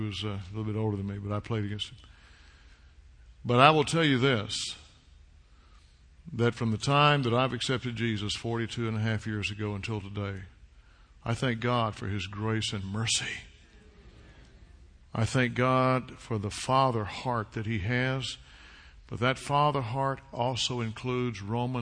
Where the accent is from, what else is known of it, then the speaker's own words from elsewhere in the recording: Southeast, United States; Is there anyone in here tonight who was born and raised in the Southeast besides me?